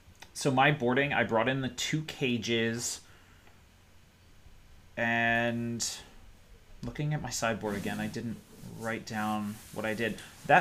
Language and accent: English; King of Prussia, Pennsylvania, United States; I grew up in King of Prussia. Like my parents' house is 2 miles from the casino.